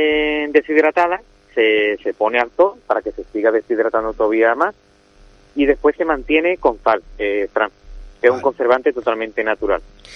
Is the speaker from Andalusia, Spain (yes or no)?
yes; Andalusia, Spain; la aceituna de aquí de la provincia de Sevilla y de aquí de mi pueblo, que es Jarabe